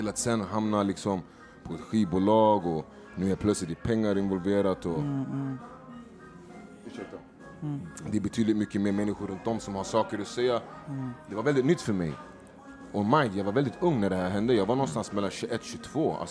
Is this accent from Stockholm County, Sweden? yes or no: yes; Stockholm, Stockholm County, Sweden; jag flyttade ju från Husby med familjen till Gärdet när jag typ var 7-8.